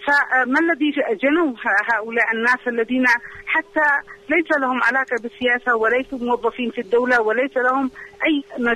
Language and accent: Arabic; Yemen; وإن كان من وجهة نظري أنا كمواطنة يمنية وعاشقة لهذه المدينة